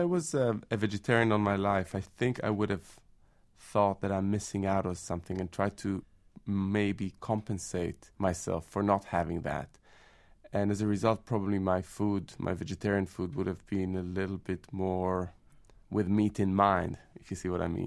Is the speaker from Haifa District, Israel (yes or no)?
no; Jerusalem, Jerusalem District, Israel; I grew up in Jerusalem in Israel, and I think I'm extremely fortunate because my parents are from a European background. My dad is Italian, my mother's from Germany